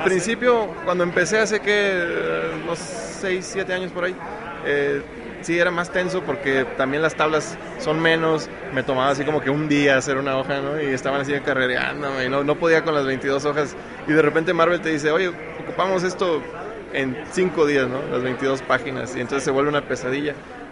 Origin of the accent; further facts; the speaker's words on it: Mexico; Como mexicanos, ¿verdad?